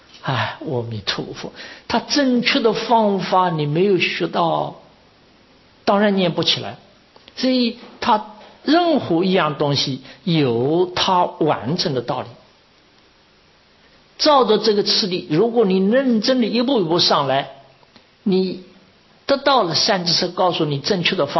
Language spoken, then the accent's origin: Chinese; China; now in Los Angeles, United States; 我们中国人呢、啊，就是好像犯忌，哦呦，这个犯忌